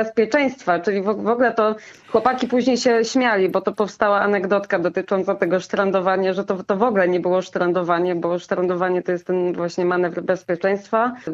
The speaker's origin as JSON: {"language": "Polish", "town": "Świnoujście", "region": "West Pomeranian Voivodeship", "country": "Poland", "said": "Ponieważ pochodzę ze Świnoujścia"}